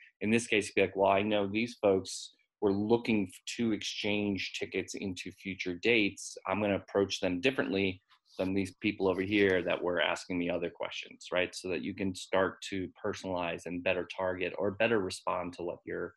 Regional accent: New York, United States; I would say, you know, as a New Yorker, if I'm back to work in the fall and I'm taking the subway every day

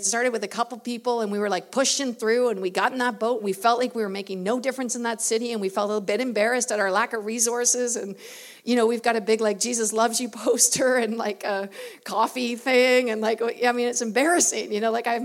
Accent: the South, United States; hey, remember us? We're from the South.

